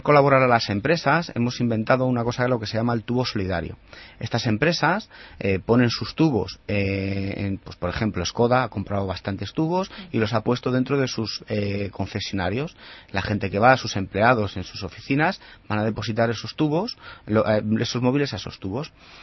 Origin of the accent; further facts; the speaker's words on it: Fuenlabrada, Community of Madrid, Spain; como somos de Fuenlabrada, llegó el momento de atrevernos a una gran ciudad como es Fuenlabrada, pues es muy grande.